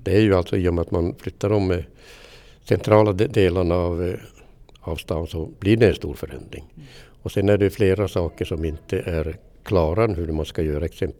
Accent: Karelia, Finland; now in Kiruna, Sweden; Jag är ju född i Finland

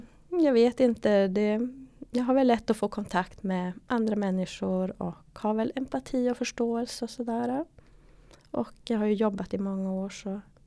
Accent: Luleå, Norrbotten County, Sweden; jag är från Luleå och arbetar som kurator på syncentralen

